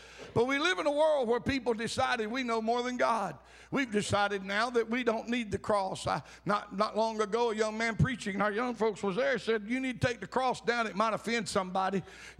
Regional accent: Alabama, United States; Now, since I was raised on the Sipsy Swamp, I know swamps.

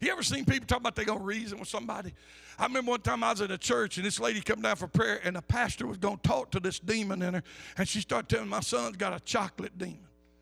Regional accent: the South, United States; I'm from the South. Back then, we didn't know what it was, how people locked up in the store at night.

